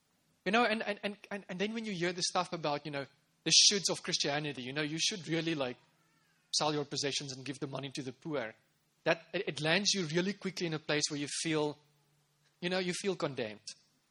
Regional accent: South Africa; in 1994, I come from South Africa

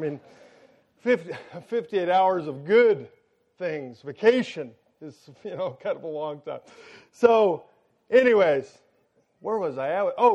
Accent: United States; by the way, I'm an American, so I can make fun of America

